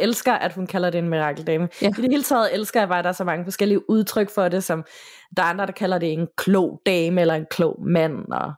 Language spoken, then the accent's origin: Danish; Nuuk, Sermersooq, Greenland; Jeg var lige begyndt at arbejde i en tøjbutik i min hjemby Nuuk i Grønland